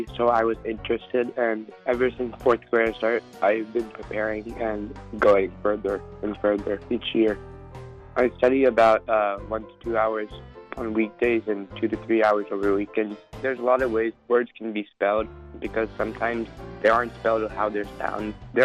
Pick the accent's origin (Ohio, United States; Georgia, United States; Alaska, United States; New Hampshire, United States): Georgia, United States; Suwanee; I'm in 7th grade and I'm from Suwannee.